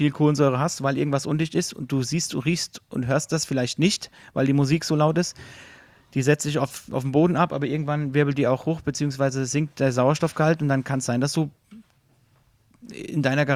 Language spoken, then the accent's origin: German; Hesse, Germany; accent: Hessian; Entschuldigung auch für meinen Dialekt, für alle, die nicht aus Hessen kommen.